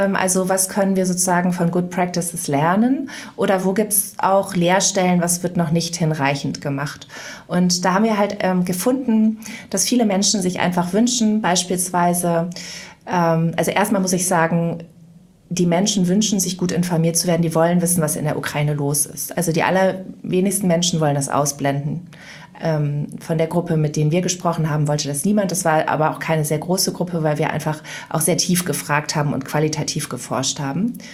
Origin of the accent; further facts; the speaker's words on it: Mönchengladbach, North Rhine-Westphalia, Germany; nach meinen ersten Schritten bei der Lokalzeitung in Mönchengladbach, wo ich aufgewachsen bin ich dann nach Bonn gekommen